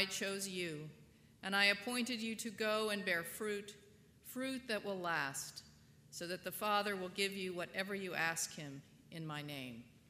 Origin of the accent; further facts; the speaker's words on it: New England, United States; I'm from New England, and people there don't think anything in Texas is old